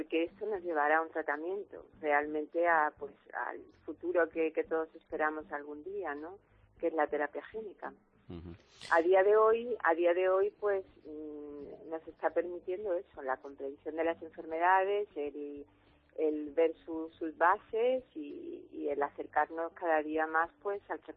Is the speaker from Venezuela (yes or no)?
no; Seville, Andalusia, Spain; soy de Sevilla.